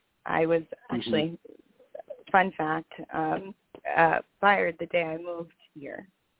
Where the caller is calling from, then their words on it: Rhode Island, United States; I'm calling from Rhode Island.